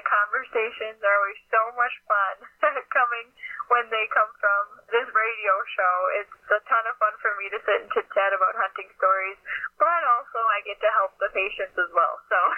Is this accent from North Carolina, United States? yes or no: no; Minnesota, United States; I'm from Minnesota, so I'll be deep in the Green Bay Packer territory